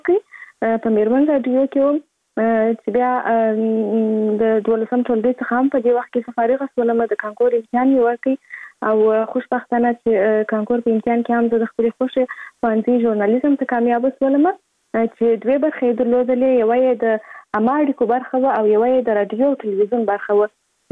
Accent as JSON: {"language": "Pashto", "region": "Kandahar", "country": "Afghanistan", "tie": "born or raised there"}